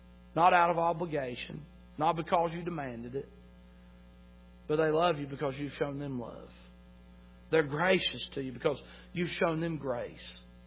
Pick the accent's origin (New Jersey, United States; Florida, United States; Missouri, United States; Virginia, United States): Virginia, United States; Chilhowee; I said, "Well, I'm from Chilhowee, Virginia."